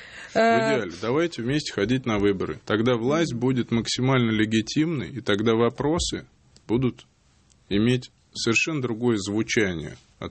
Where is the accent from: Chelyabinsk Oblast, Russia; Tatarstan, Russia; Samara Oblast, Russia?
Samara Oblast, Russia; Samara; now in Moscow, Russia; я из Самары и живу в Москве всего 2 года. Хотя, скажу честно, с 2000 года, даже раньше, еще будучи фехтовальщиком, я в Москве был, ну, практически каждый месяц.